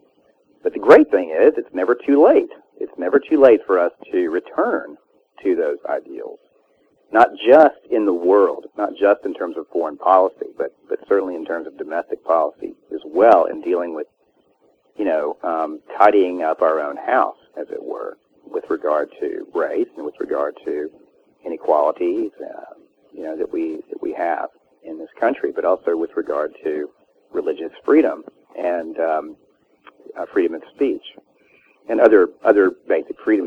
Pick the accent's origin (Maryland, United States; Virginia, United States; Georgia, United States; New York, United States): Georgia, United States; I grew up in the South. I'm a Southerner. I grew up in Georgia.